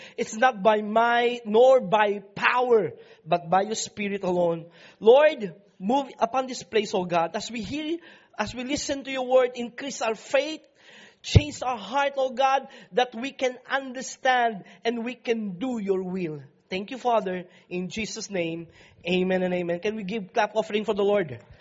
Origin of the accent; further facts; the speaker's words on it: Philippines; English is a second language; I would like to say this as a Filipino.